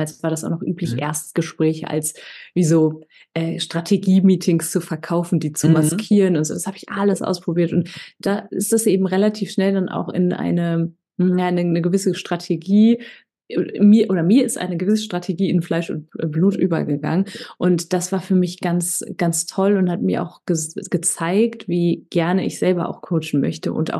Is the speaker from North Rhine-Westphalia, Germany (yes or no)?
yes; Düsseldorf, North Rhine-Westphalia, Germany; born there; Ich bin in Düsseldorf geboren, habe damals in Düsseldorf auch studiert, an der FH, an der Hochschule Düsseldorf.